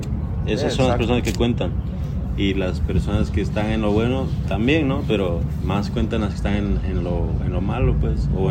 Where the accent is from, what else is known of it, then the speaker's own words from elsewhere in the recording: Quito, Pichincha, Ecuador; moved away; Yo de donde soy, de Quito, es ciudad grande, pero no es playa, es sierra, es montaña, pero es ciudad.